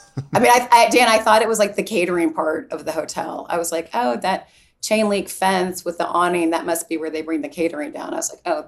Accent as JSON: {"language": "English", "region": "Mississippi", "country": "United States", "tie": "born or raised there", "also_born_or_lived": "South Carolina", "said": "I was born in Mississippi. I lived in Mississippi and South Carolina until I was 11."}